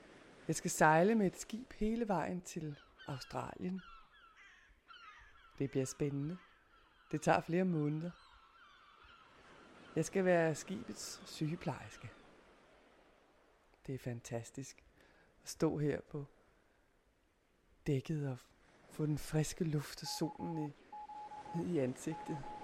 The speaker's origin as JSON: {"language": "Danish", "town": "Viborg", "region": "Central Denmark Region", "country": "Denmark", "said": "Jeg kommer op fra Viborg-egnen, men har taget min uddannelse i Aarhus."}